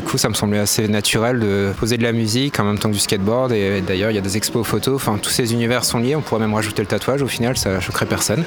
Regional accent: Stella, Hauts-de-France, France; now in Amiens, France; j'ai 37 ans et je skate depuis environ 25 ans. Et je suis originaire du coup de Stella et j'habite depuis plus de 10 ans maintenant sur Amiens.

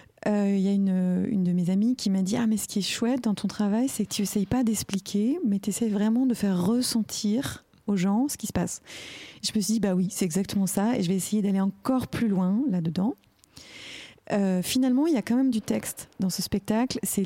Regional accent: France; vu que j'étais à Berlin en tant que Française

